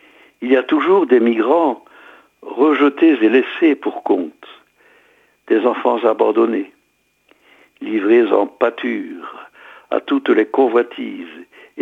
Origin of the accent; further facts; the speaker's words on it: Hauts-de-France, France; la coquille, comme on dit chez nous dans le Nord.